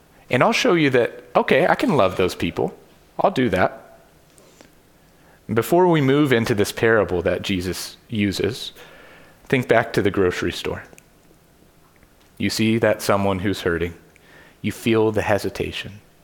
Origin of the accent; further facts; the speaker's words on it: Kentucky, United States; I'm not from here. I'm from Kentucky.